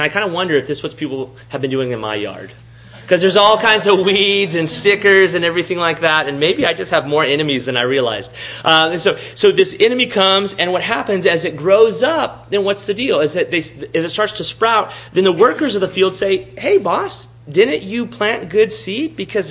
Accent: Texas, United States; When I was growing up, where I was growing up in South Texas, there was these what we called chinaberry trees.

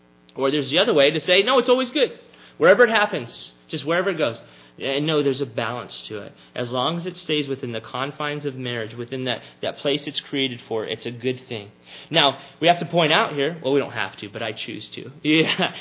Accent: Texas, United States; Well, I grew up in South Texas.

